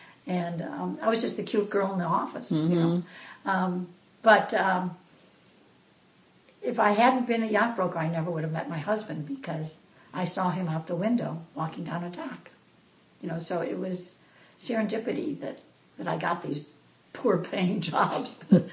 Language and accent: English; Chicago, Illinois, United States; Anyway, I grew up in Chicago sailing with my dad in the summer and skiing in the winter.